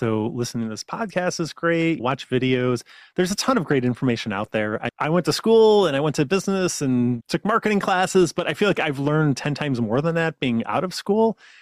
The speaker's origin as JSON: {"language": "English", "region": "Midwest", "country": "United States", "tie": "born or raised there", "said": "I grew up in the Midwest. I didn't grow up in Silicon Valley. I made a couple big moves in my career where I moved out to Denver"}